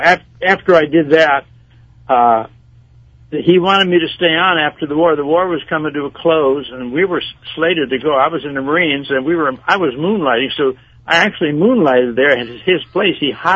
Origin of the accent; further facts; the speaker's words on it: St. Paul, Minnesota, United States; born there; Yeah, I was born in St. Paul, Minnesota.